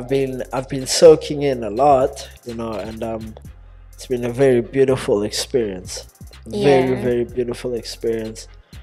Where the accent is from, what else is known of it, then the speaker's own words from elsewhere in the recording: Johannesburg, Gauteng, South Africa; I'm also from Joburg.